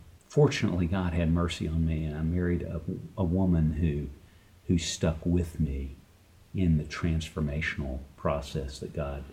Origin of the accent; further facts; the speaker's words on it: Alabama, United States; I was born in Alabama and raised in a home with 2 parents.